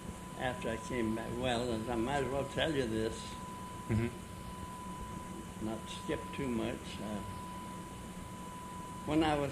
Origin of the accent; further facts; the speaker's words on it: Texas, United States; now in San Diego, United States; And then we came back to my hometown in Texas. And from there, we came out to San Diego, the two of us, married.